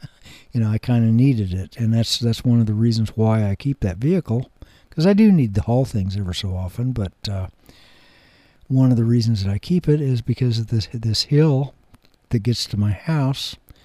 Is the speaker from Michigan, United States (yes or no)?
no; Kansas, United States; Like, where I was born and raised in Kansas, whenever it would snow, typically the snow would hang around for a while.